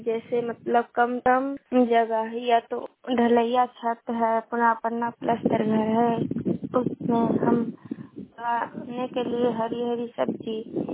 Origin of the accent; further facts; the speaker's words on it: Ranipur, Bihar, India; मैं कचड़ा पंचायत रानीपुर का रहने वाला हूँ, ईश्वर प्रखंड नवादा जिला का।